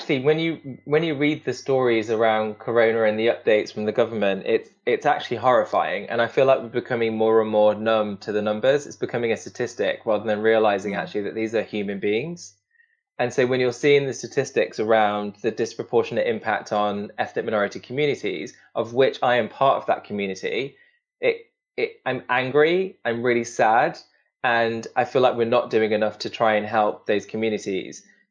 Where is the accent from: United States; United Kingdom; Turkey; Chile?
United Kingdom; Derby, East Midlands; I'm Indian, I'm Sikh, I'm working class, I'm from Derby